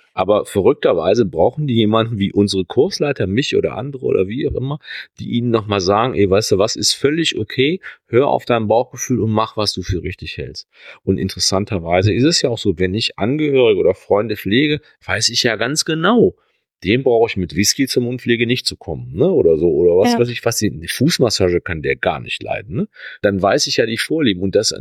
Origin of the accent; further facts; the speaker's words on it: Rhineland, Germany; born there; Ist für mich als geborener Rheinländer